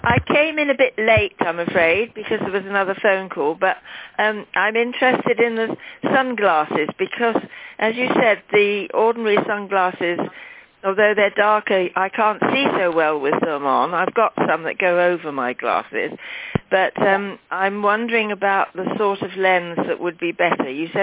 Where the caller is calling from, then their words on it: Seaton, United Kingdom; from Seaton.